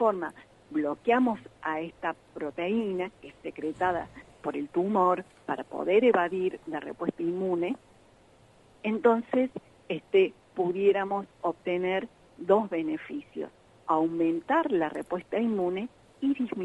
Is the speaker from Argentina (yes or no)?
yes; Córdoba, Argentina; digo acá porque yo soy de Córdoba